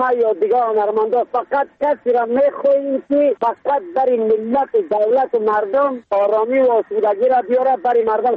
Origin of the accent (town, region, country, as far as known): Badakhshan, Afghanistan